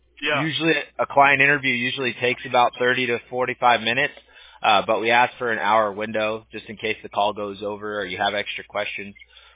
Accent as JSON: {"language": "English", "town": "Huntington Beach", "region": "California", "country": "United States", "tie": "born or raised there", "said": "Oh, okay. Yeah, I'm a Huntington Beach native myself. I was actually born in Orange County, and then I grew up in Huntington Beach."}